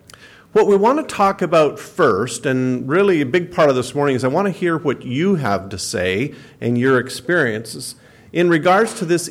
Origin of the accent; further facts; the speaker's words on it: Alberta, Canada; I'm from Alberta